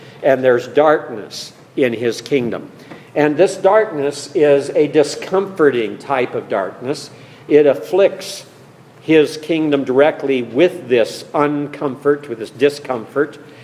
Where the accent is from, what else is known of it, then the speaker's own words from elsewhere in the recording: Wyoming, United States; I grew up in Wyoming, so I'm very proud of that fact.